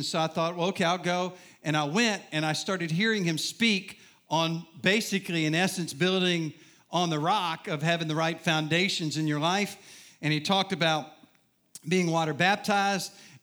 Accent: Southern US, United States; I'm from the South. We're polite in the South, right?

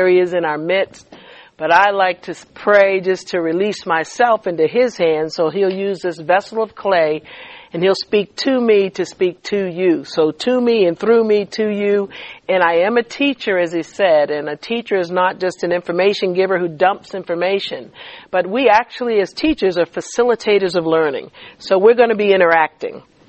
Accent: Boston, Massachusetts, United States; I am over 50 years old, and I went to school. I grew up in Boston.

